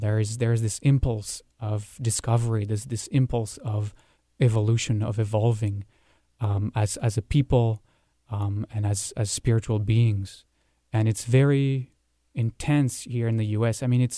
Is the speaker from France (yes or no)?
yes; France; moved away as an adult; also born or lived in Israel; now in United States; I left France when I was 18. I graduated from high school and I immigrated to Israel. And I lived in Israel for about 10 years. So I'm French, I'm Israeli.